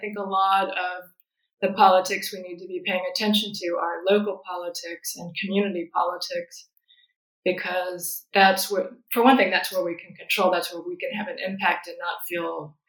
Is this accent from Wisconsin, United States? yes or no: no; Kentucky, United States; I grew up in Kentucky, and there's only one clinic in the entire state that does late-term abortions.